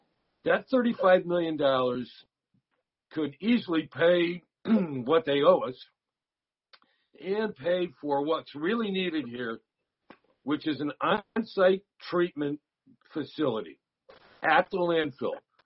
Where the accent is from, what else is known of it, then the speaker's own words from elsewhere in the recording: East Hartford, Connecticut, United States; I'm from East Hartford.